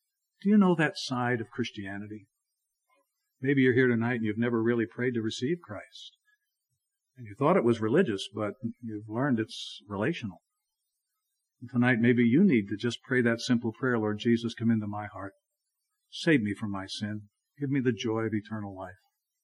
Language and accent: English; New York City, New York, United States; I grew up in New York, New York City area, and spending the rest of my life getting over that.